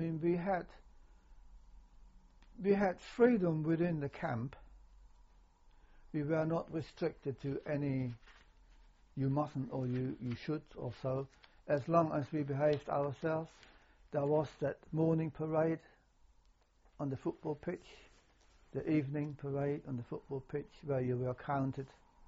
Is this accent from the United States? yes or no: no; Erfurt, Thuringia, Germany; English is a second language; moved away; And, of course, my hometown was in the Russian-occupied part of Germany.